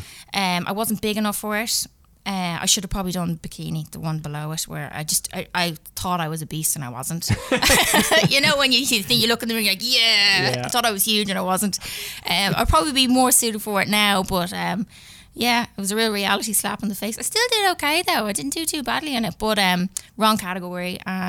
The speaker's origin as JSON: {"language": "English", "town": "Enniskerry", "region": "Leinster", "country": "Ireland", "tie": "born or raised there", "lives_now": "Dublin, Ireland", "said": "I was born and raised in County Wicklow, Enniskerry. And then I moved, I'm currently living in Milltown, Dublin South."}